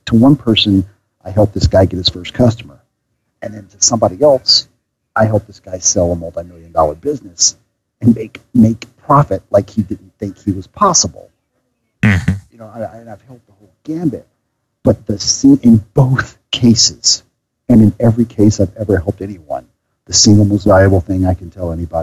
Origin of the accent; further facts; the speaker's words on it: Alabama, United States; I'm not from the West Coast. I was born and raised in Alabama. I lived my formative years in a small town in Alabama